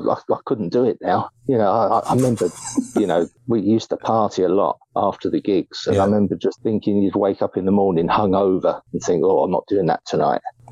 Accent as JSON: {"language": "English", "region": "London", "country": "United Kingdom", "said": "because that was my kind of home gig, you know, being a Londoner."}